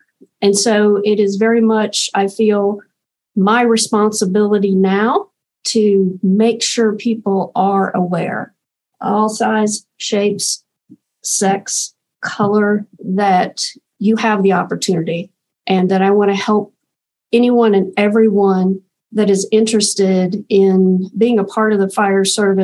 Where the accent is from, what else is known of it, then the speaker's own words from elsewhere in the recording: Thomasville, North Carolina, United States; accent: twang; I am from Thomasville, North Carolina. So as you listen to me today and you hear a little bit of twang, it is authentic.